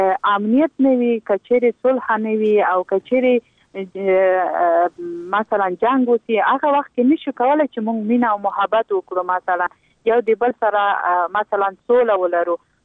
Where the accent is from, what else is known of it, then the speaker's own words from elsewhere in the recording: Logar, Afghanistan; زه په خپله دغه لوګر ولایت څنګه چې زما د پلار ولایت او زما ټاټوبی دی